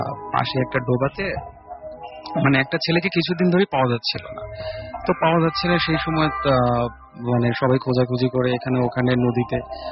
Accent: Pabna, Rajshahi Division, Bangladesh; now in India; আমি এসেছি মধ্যপ্রদেশ থেকে, আমার হোম টাউন পাবনা।

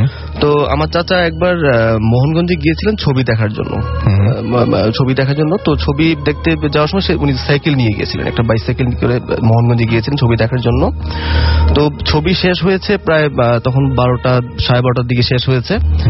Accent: Dhaka, Dhaka Division, Bangladesh; আমি Mohammadpur Japan garden থেকে এসেছি।

